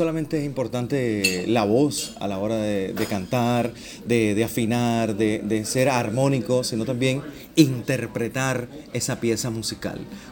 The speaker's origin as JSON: {"language": "Spanish", "region": "Camagüey", "country": "Cuba", "said": "yo soy camagüeyano, los camagüeyanos somos, nos llaman como de alguna manera los intelectuales de Cuba, porque cuidamos mucho el español, cuidamos las maneras de expresión"}